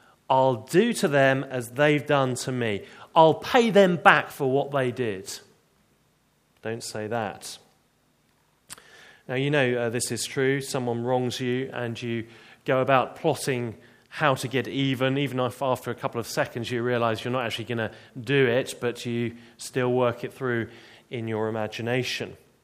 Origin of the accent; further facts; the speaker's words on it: England, United Kingdom; Well, you and I, being English and how we use the word